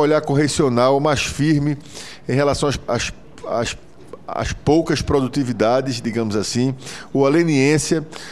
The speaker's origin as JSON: {"language": "Portuguese", "town": "Recife", "region": "Pernambuco", "country": "Brazil", "said": "Recife, por exemplo, só tem, de onde eu sou"}